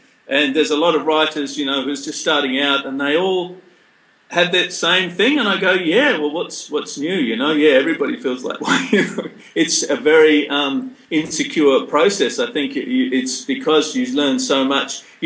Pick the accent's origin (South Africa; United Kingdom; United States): United Kingdom; England; It interested me, of course, because I'm a POM, you know. I was from England originally.